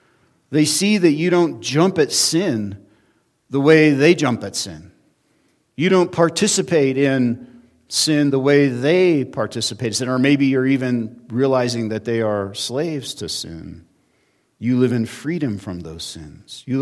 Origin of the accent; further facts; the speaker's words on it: California, United States; I'll be in my hometown in a few weeks. It's not, well, for California standards, it's not very big.